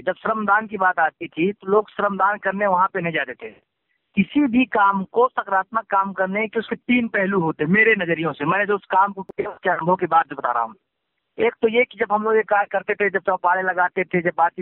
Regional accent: Banda, Uttar Pradesh, India; मैं बांदा बुंदेलखंड के उत्तर प्रदेश क्षेत्र का रहने वाला हूँ, जो बांदा मुख्यालय से 17 किलोमीटर दूरी पे गांव है। और हमारा बुंदेलखंड क्षेत्र हमेशा जो है अकाल और दुष्काल के लिए जाना जाता रहा है।

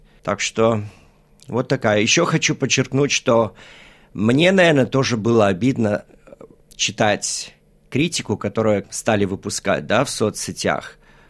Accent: Australia; третье поколение. Я родился в Австралии, проучился здесь, да, потом даже высшее образование получил.

